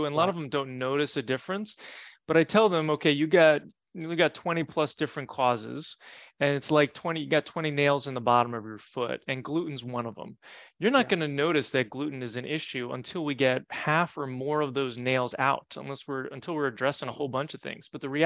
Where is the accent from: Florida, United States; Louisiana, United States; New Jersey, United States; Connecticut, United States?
New Jersey, United States; But then I grew up in New Jersey, got bitten by ticks